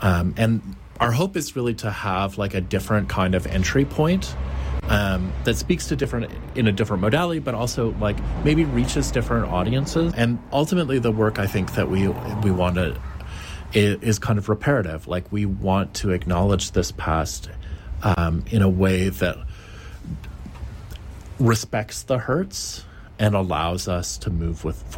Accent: Smithers, British Columbia, Canada; I was born and raised in Smithers, and I'm an author.

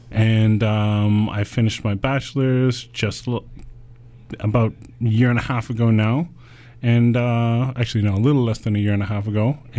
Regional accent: Victoria, British Columbia, Canada; moved away as an adult; also born or lived in Chicago; I was born and raised in Victoria. I lived there until I was about 18 or 19 years old, and then I moved to Chicago in America. I was there for about 6 months

